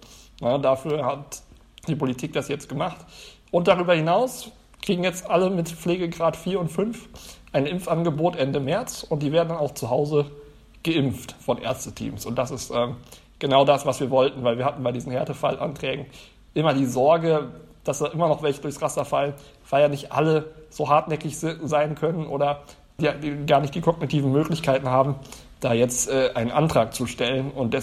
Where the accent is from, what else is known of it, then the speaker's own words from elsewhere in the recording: North Rhine-Westphalia, Germany; ich komme ja aus NRW und da hatte ich dann auch ein bisschen Kontakte